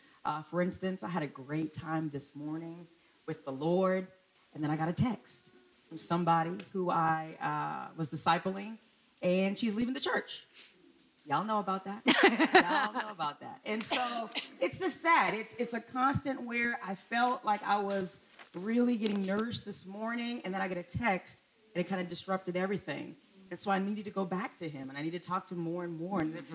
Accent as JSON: {"language": "English", "town": "Brockton", "region": "Massachusetts", "country": "United States", "lives_now": "Brooklyn, United States", "said": "I'm actually originally from Brockton. But I credit Brooklyn now. But from Brockton, right outside of Boston."}